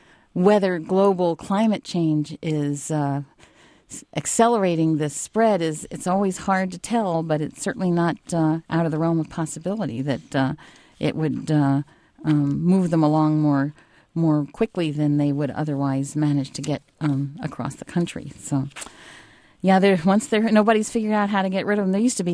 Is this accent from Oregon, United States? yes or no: no; Pennsylvania, United States; I grew up in the Northeast in a suburb of Philadelphia